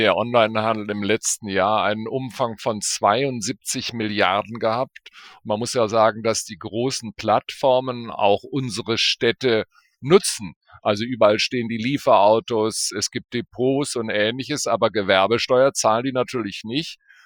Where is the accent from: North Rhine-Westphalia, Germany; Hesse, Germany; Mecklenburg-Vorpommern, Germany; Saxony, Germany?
North Rhine-Westphalia, Germany; Bonn; Und insofern bin ich regelmäßig in Berlin, aber meine Heimat ist eigentlich Bonn.